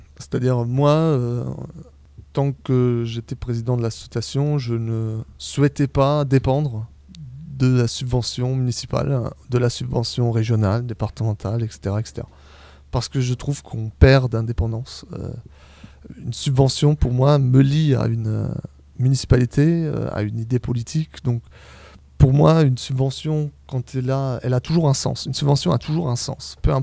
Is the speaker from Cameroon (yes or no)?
no; Centre-Val de Loire, France; parce que je suis d'Ayrton et j'habitais vraiment très proche du bord de l'Indre